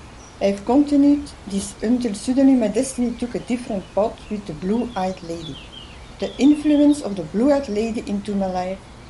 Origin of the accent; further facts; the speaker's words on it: Belgium; from Belgium. I'm an artist